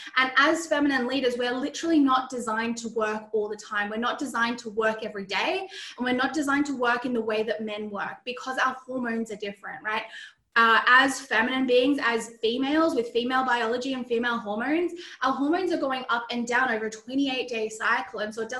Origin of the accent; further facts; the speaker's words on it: Australia; Yes, I am from Australia. Can you tell from my accent?